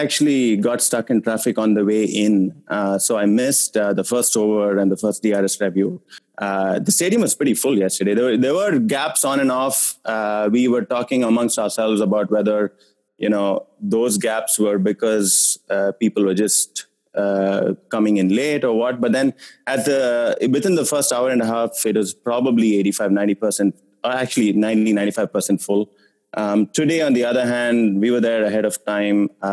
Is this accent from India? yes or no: yes; Chennai, Tamil Nadu, India; I'm from Chennai originally. So in the early 2000s, Madras had a ton of matches that kept getting rained off